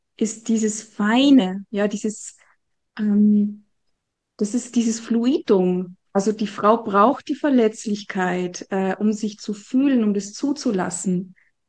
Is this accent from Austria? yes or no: yes; Austria; Und dann habe ich so eine Watschen bekommen, sagt man ja bei uns in Österreich.